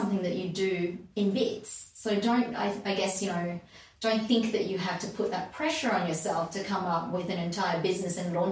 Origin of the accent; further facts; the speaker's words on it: Malaysia; So I grew up in Malaysia, just the way that, you know, schooling was there, it's very disciplined and reasonably rigid.